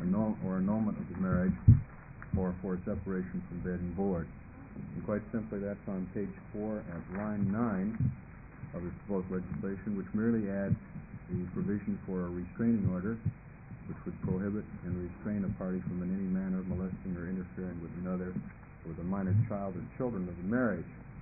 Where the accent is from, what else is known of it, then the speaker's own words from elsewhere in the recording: Portland, Oregon, United States; I'm from Portland, Oregon.